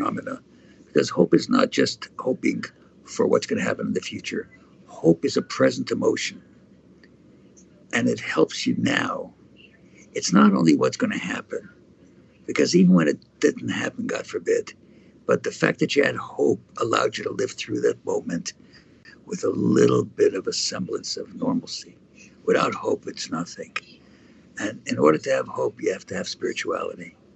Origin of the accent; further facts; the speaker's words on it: Canada; also born or lived in New York; I was a student in New York. We lived there for a year. I got married there, but I'm a Canadian, actually.